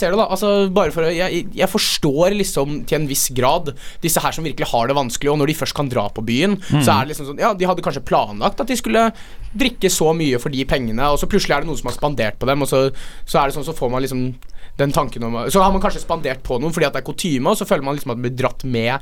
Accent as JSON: {"language": "Norwegian", "town": "Jessheim", "region": "Akershus", "country": "Norway", "said": "jeg er fra Jessheim."}